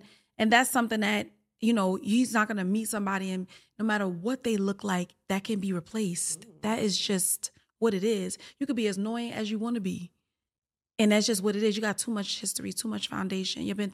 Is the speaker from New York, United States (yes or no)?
yes; Bronx, New York, United States; I'm from the Bronx. I can say whatever I want to say about my goddamn state, all right?